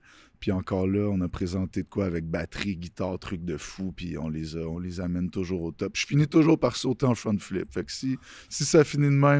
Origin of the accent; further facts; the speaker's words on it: Quebec, Canada; Moi, je me rappelle, en tant que Québécois